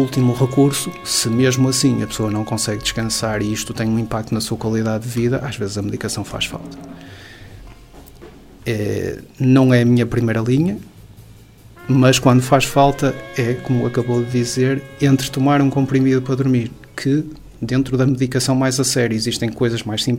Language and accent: Portuguese; Norte, Portugal; dentro de Portugal vivemos no Minho, que é um sítio de boa comida, de boa bebida. Eu também sou minhoto